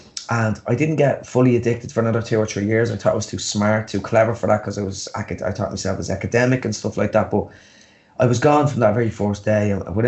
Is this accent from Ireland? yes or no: yes; Dublin, Leinster, Ireland; also born or lived in Canada; We moved home from Canada. We moved to a sort of poor area in Blanchardstown in Dublin city.